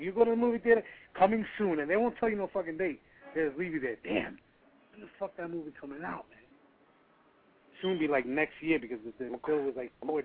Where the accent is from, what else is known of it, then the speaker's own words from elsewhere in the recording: Colombia; Yeah, I'm from Colombia.